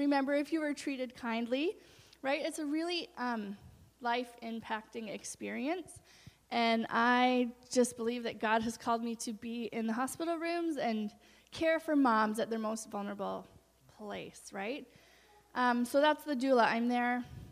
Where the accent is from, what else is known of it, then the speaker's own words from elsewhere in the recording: Powell River, British Columbia, Canada; My husband and my family and my sister's here this weekend. Yeah, we are from Powell River, across the water, across the ferry there. We live in our RV.